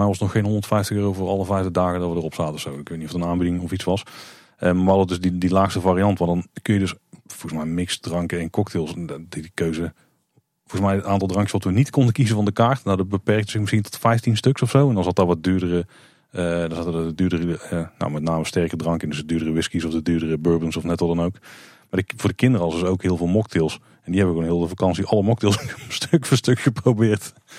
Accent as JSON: {"language": "Dutch", "country": "Netherlands", "said": "vooral als Hollander die gewoon nog kinderen heeft."}